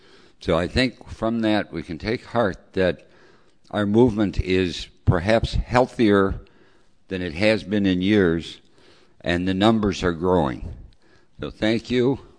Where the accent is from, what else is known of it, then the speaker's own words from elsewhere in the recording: New York, United States; including, I'm ashamed to say, my home state of New York